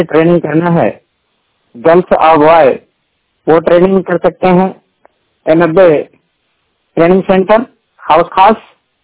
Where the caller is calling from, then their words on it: Jaunpur, Uttar Pradesh, India; जिला जौनपुर उत्तर प्रदेश से बात कर रहा हूँ। प्रेजेंट टाइम में मैं अपने निजी आवास से हूँ